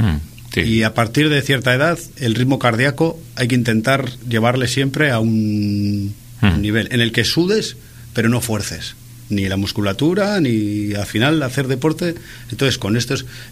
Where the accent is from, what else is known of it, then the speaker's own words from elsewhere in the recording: Laredo, Cantabria, Spain; moved away as an adult; Yo, por suerte, hice el servicio militar en Gran Canaria y con 18 años tuve que salir de Laredo. Bueno, tuve que salir. Quería salir y la mili me proporcionó salir de Laredo.